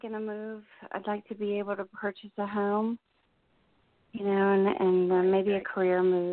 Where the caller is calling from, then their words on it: New Jersey, United States; I'm in New Jersey.